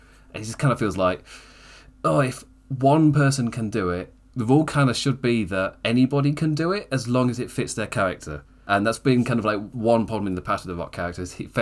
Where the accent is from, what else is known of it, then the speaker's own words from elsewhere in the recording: England, United Kingdom; I'm English. Country music might as well not exist.